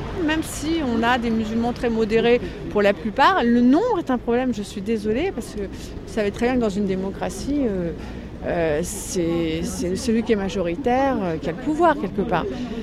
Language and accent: French; France; je suis française